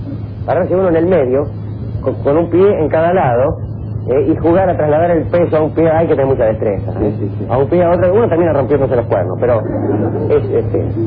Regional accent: Lobos, Buenos Aires Province, Argentina; Yo no soy de estos pagos, yo soy de Lobos.

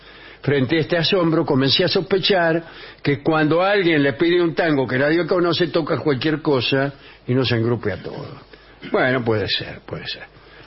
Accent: Uruguay; now in Málaga, Spain; uruguayo, que los escucha desde Málaga, España.

